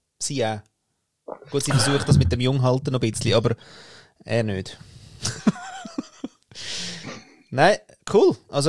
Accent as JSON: {"language": "German", "country": "Austria", "said": "Kenne ich als Österreicher nicht"}